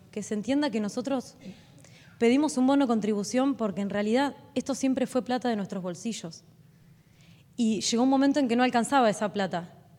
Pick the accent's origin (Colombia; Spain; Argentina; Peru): Argentina; Yo lo que creo es que como pueblo argentino, tenemos que exigir la legalización de esta planta que es legítima.